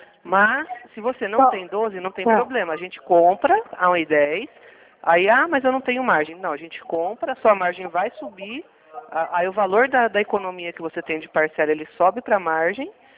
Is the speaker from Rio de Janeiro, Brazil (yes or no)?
no; Campinas, São Paulo, Brazil; eu sou aqui de Campinas.